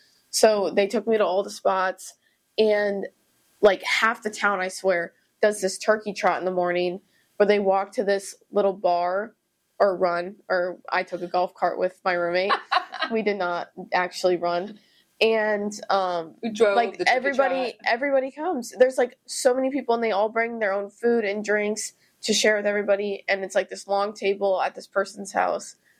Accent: Iowa, United States; now in Florida, United States; well, for me, when I came down to Florida from Iowa for school

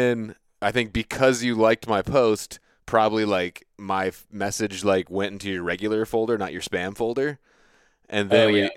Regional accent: Virginia Beach, Virginia, United States; I grew up in Virginia Beach.

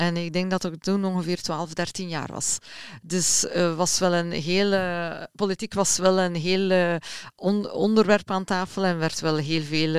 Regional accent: Denderleeuw, East Flanders, Belgium; now in Haaltert, Belgium; ik ben opgegroeid in de regio natuurlijk. Ik ben opgegroeid in Denderleeuw, een buurgemeente van Haaltert. En ons papa en grootouders, grootmoeder, waren afkomstig van Denderauten. Dus ik ben helemaal geboren en getogen daar in de regio.

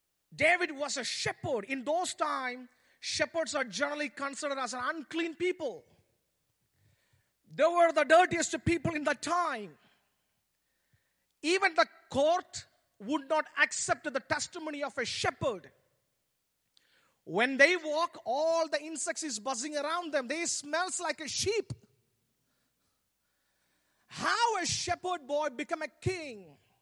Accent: India; English is a second language; Can you understand my accent, my English? See, I'm really sorry to say that. Sometimes I really hate the Americans. Not every time, sometimes. The problem is, every time when I come here, I learn some new words. I'll go back to India.

